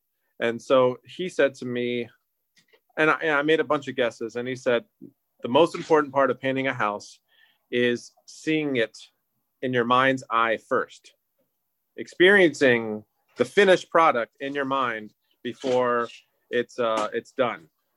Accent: West Palm Beach, Florida, United States; I was born in Boynton Beach, Florida, and basically lived most of my days until the age of 18 in the greater West Palm Beach area and Lake Worth.

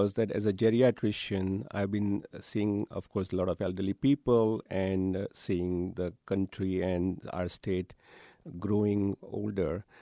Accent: Mumbai, Maharashtra, India; moved away as an adult; now in United States; growing up in Bombay and in India and coming from Asian culture, where family unity, family structure, and the reverence for elderly is very important.

